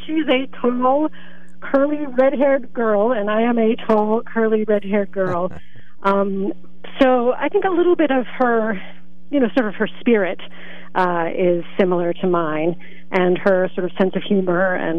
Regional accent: Lewisburg, Pennsylvania, United States; So I grew up in Lewisburg. And I went off to Amherst College in Amherst, Massachusetts, and then came back home to work with the amazing Bloomsburg Theater Ensemble.

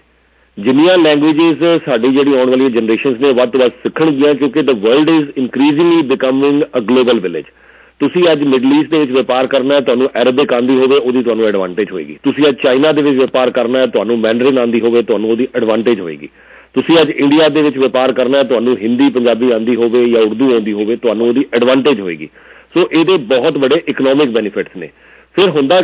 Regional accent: Punjab, India; ਸਾਡੀ ਮਾਂ ਬੋਲੀ ਪੰਜਾਬੀ ਅਸੀਂ ਸਾਰੇ ਪੰਜਾਬ ਤੋਂ ਹਾਂ

